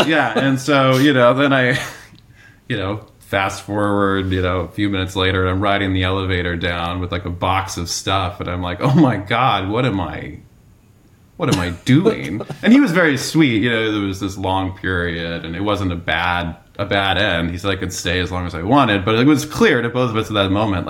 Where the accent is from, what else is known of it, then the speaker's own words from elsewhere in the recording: Minnesota, United States; I grew up in Minnesota, and I'd moved back to Minnesota for this job.